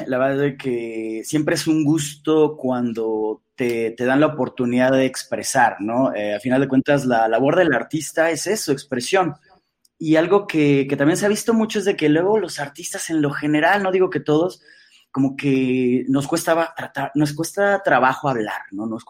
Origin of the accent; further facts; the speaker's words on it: Mexico; Nos falta identidad como mexicanos